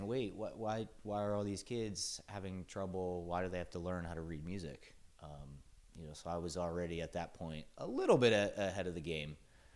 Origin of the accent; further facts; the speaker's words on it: Philadelphia, Pennsylvania, United States; also born or lived in Florida; I was born on the East Coast, the Philadelphia area. Grew up there the majority of my life. Spent some years early childhood in Florida, but the majority in Philadelphia.